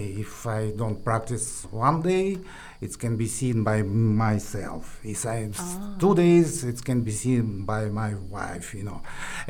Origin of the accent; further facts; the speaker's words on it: Uzbekistan; English is a second language; now in Macau, China; As our hostel, I am from Uzbekistan. I'm violinist, basically the same, yes. And I live in Macau, which is near Hong Kong.